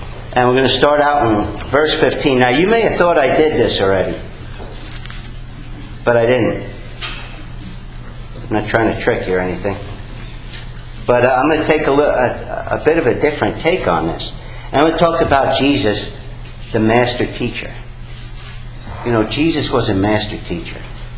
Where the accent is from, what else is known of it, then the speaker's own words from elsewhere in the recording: New York, United States; Me and my brother, I grew up in New York, and I'm a Red Sox fan.